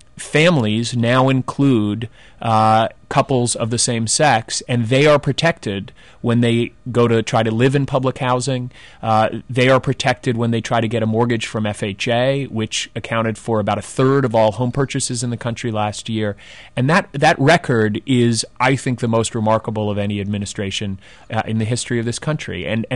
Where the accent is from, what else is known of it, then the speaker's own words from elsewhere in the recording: New York City, New York, United States; particularly growing up in New York City, have seen such a tradition there of a strong commitment to equality